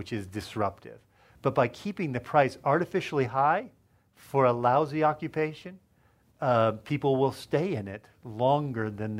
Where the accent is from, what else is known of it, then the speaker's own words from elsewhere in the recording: Colorado, United States; And I'm from Colorado. And so the girls are selling lots of cookies.